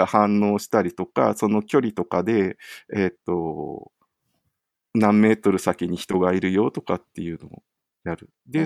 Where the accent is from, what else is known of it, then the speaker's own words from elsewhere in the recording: Hokkaido, Japan; 北海道、私出身なんですけど